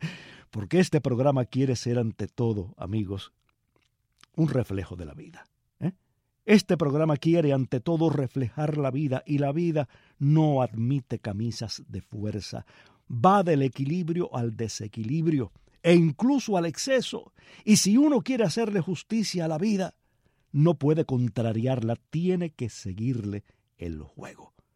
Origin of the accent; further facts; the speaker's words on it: Cuba; porque los cubanos no nos damos cuenta hasta qué punto nuestra música y nuestra manera de hablar están llenas de disparates.